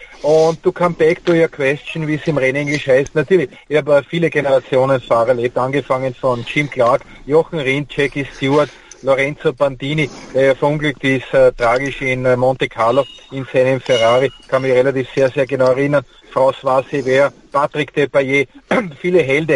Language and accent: German; Tyrol, Austria; weil ich bin ja Tiroler.